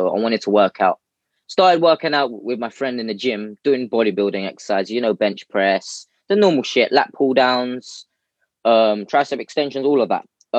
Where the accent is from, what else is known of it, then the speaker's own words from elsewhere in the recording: London, United Kingdom; So I'm born in the UK, born and bred in London. Central London as well.